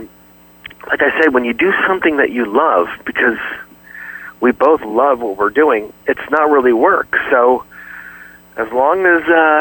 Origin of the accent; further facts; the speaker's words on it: New Jersey, United States; Well, I come from New Jersey originally, and my father always said we were a seafood family. And growing up at the Jersey Shore